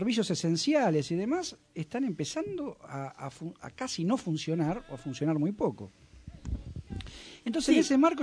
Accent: Ituzaingó, Buenos Aires Province, Argentina; acá en Moreno, yo soy un poquito más cercano a Capital, soy de Ituzaingó

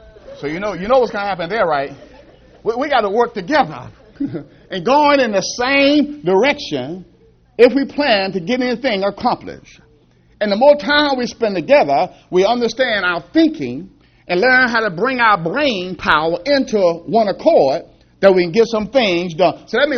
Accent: Annapolis, Maryland, United States; I'm from Annapolis, so we have the Naval Academy, so you see those guys out there rowing boats and racing each other

